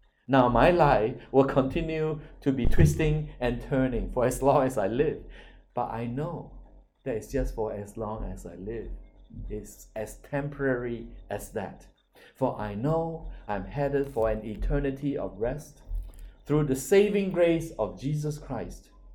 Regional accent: Australia; Lord, we thank you for the blessing of being Australian.

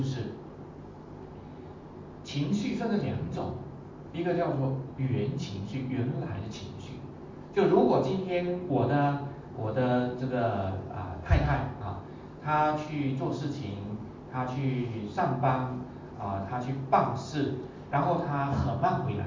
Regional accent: Suzhou, Jiangsu, China; accent: Suzhou; 我们苏州话有时候讲话难听哈

